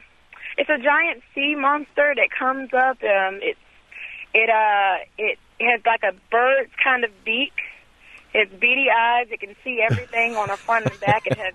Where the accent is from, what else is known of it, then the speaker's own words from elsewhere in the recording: Mississippi, United States; I'm originally from Mississippi, and we lived near the bayou.